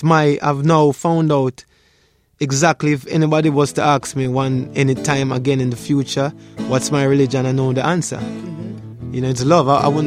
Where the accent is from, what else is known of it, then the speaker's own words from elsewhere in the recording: Jamaica; Yeah, I'm from Jamaica. Love is my religion.